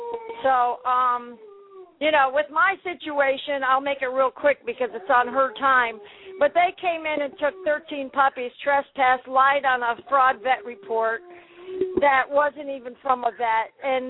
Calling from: Florida, United States; I'm from Hernando County, and I was a witness to Carol Moss's situation.

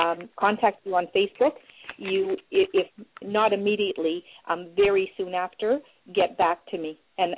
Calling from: Toronto, Ontario, Canada; Yes. And I'm calling from Toronto.

